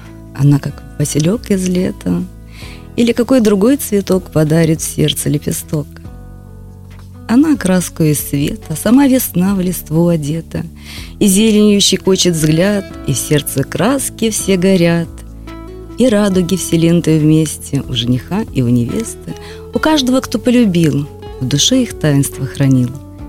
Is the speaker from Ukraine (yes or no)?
no; Gomel, Gomel Region, Belarus; moved away; Город я, Гомель я очень люблю. Так как вот я, ты уже говорил, что я в семье военнослужащих. Мы на долгое время уехали из Гомеля на Дальний Восток, колесили там по разным городам. И я всегда мечтала вернуться назад.